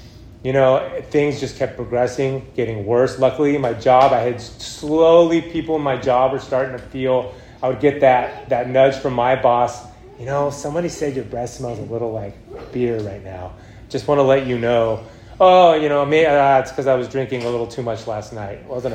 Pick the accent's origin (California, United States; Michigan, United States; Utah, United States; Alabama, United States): California, United States; Lompoc; also born or lived in Orange County; I came up to the Central Coast. I grew up in Lompoc actually.